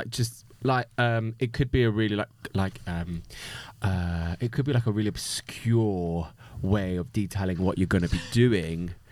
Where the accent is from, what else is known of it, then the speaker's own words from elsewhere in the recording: London, United Kingdom; Maybe because we're both from the East End.